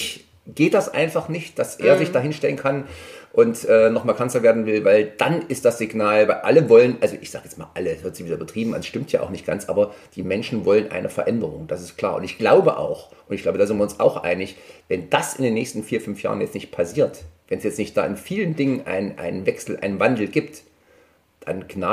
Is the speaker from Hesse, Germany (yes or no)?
no; Bad Langensalza, Thuringia, Germany; in meiner Heimatstadt Bad Langensalza